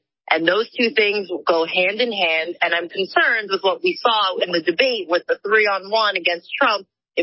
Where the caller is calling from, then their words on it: New Jersey, United States; Hi, Clay. … I'm in New Jersey.